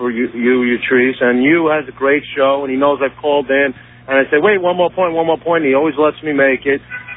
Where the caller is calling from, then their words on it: Manhattan, New York, United States; I'm calling from Manhattan.